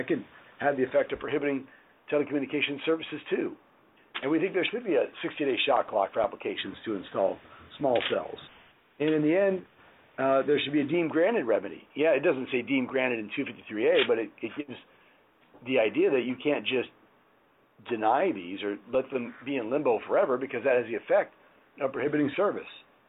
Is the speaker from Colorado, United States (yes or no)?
no; Arlington, Virginia, United States; I was just at a meeting in my home town of Arlington, Virginia